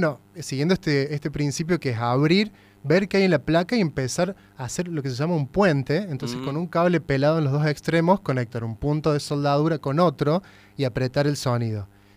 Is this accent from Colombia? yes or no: no; Córdoba, Argentina; de Córdoba, Argentina. Te quiero compartir esto que he hecho.